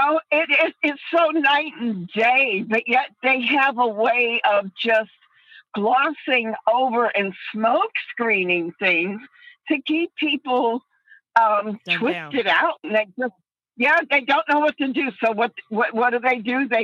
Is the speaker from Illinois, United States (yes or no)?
yes; Chicago, Illinois, United States; Alabama, but I'm originally from Chicago, from Democrat country. I was raised Democrat and the whole shebang.